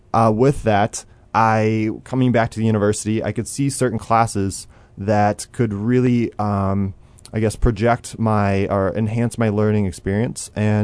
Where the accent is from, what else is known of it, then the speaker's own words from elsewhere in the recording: Illinois, United States; I grew up in Central Illinois, near Jacksonville, Illinois